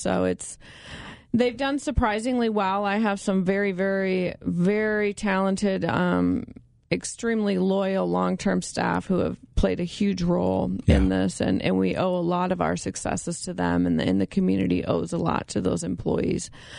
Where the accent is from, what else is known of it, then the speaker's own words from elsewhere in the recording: Michigan, United States; now in Galesburg, United States; Not originally, no. I'm originally from Michigan, Central Michigan.